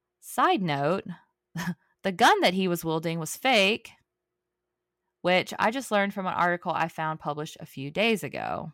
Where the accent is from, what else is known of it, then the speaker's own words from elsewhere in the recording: East Coast, United States; I am originally from the East Coast. People in the Bay Area are just different sometimes.